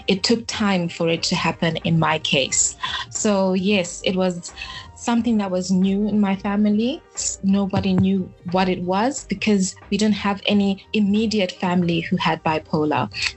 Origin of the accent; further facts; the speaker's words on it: Harare, Zimbabwe; So I grew up in Harare, Zimbabwe